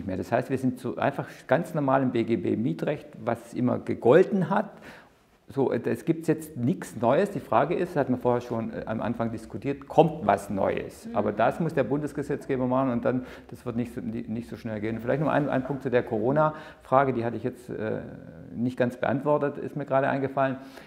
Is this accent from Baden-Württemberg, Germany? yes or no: yes; Baden-Württemberg, Germany; accent: Swabian; now in Berlin, Germany; Sie hören es wahrscheinlich, ich bin Schwabe, bin in Baden-Württemberg aufgewachsen, bin aber schon seit über 30 Jahren hier in Berlin.